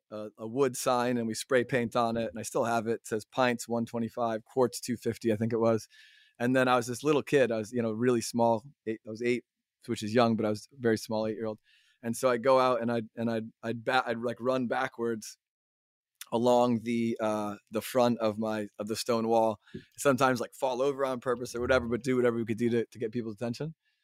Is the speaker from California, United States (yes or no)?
no; Connecticut, United States; I grew up in Connecticut, and my brother and I, he was 12 at the time, had this idea.